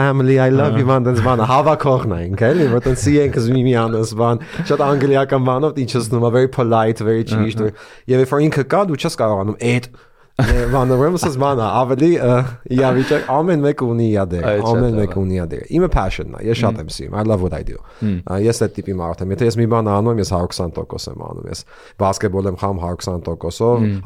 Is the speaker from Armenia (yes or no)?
no; Boston, Massachusetts, United States; Երկուսը Հայաստանից են, ես դե Բոստոնից եմ